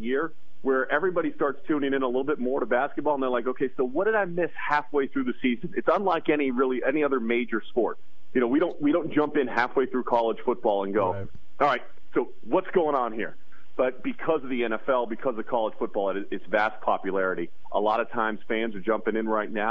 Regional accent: California, United States; And now, I grew up in the Bay Area, so I was able to see Jason play a lot in high school.

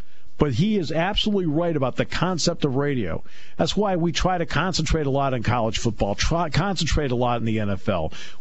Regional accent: Enfield, Connecticut, United States; For example, I grew up in the Hartford area in Enfield, Connecticut, and the Hartford Knights were there along with the Pottstown Firebirds.

